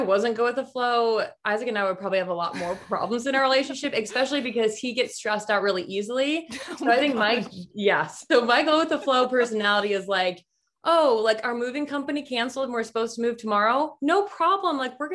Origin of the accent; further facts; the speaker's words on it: Michigan, United States; I mean, I grew up in Michigan, but I love the warm weather.